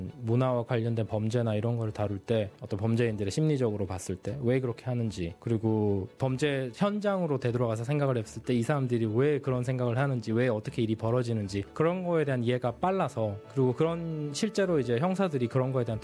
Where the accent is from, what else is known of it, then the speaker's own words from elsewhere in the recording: South Korea; now in Australia; 제가 이제 뭐 한국인이라는 아이덴티티를 버릴 수가 없어요. 왜냐면 제가 한국에서 왔기 때문에 그리고 한국인이고